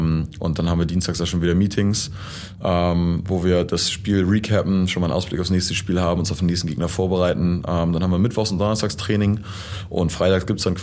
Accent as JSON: {"language": "German", "town": "Wedel", "region": "Schleswig-Holstein", "country": "Germany", "tie": "born or raised there", "said": "wir sind beide in Wedel groß geworden"}